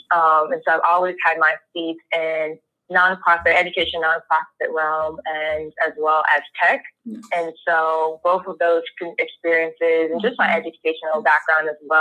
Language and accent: English; Florida, United States; That's an interesting question because I grew up in Florida.